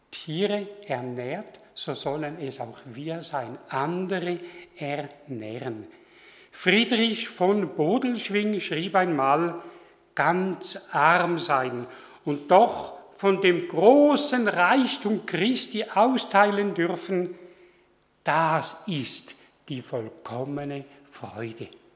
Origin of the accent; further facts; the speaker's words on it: Switzerland; Bei uns in der Schweiz gibt es etwa 13 verschiedene Ameisenarten.